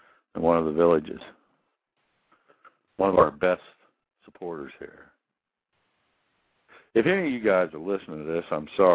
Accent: Leroy, Kansas, United States; I won't say the county, but it's down near my hometown, Leroy, Kansas

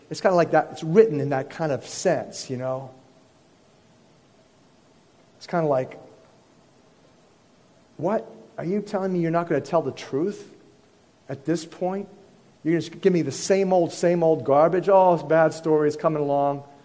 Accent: Hawaii, United States; You know, I'm from Hawaii.

